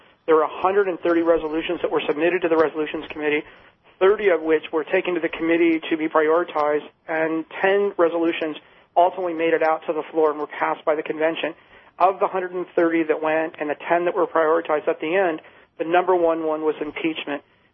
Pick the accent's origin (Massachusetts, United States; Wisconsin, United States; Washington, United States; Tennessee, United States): Massachusetts, United States; In western Massachusetts, my hometown, we succeeded in passing 11 already in the past month and a half.